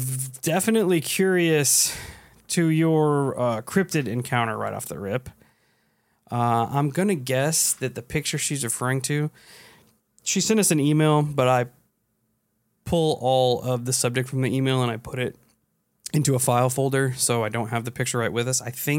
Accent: Oklahoma, United States; from Oklahoma.

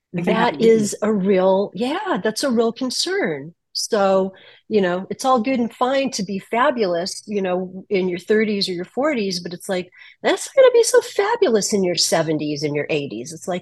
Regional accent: Los Angeles, California, United States; So I'm from Los Angeles, and I'm a professional makeup artist in the entertainment industry.

